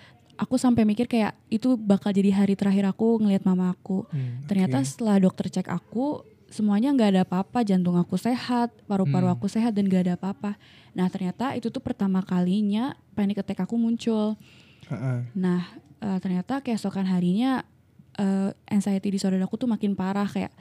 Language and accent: Indonesian; Bogor, West Java, Indonesia; Asli Bogor.